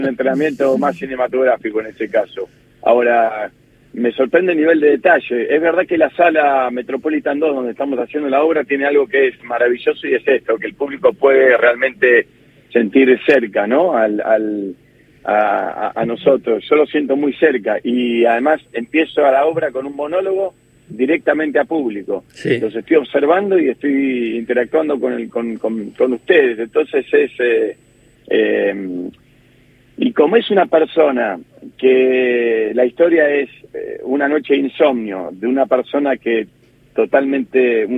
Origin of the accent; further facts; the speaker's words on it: Adrogué, Buenos Aires Province, Argentina; Yo soy de Coser Mármol, de Adrogué, de esa zona.